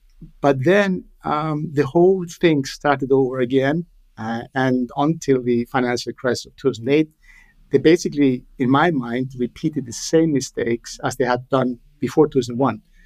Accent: Iceland; English is a second language; also born or lived in Denmark / United States; I'm Icelandic, born and raised in Iceland, educated in Iceland, Denmark, in the U.S. I've lived in U.S., in Hamburg, in San Francisco, in New York for 10 years.

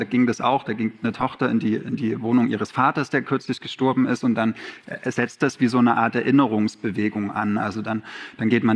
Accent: eastern Germany, Germany; Ich bin ja aus dem Osten, deswegen ich hatte Russisch in der Schule.

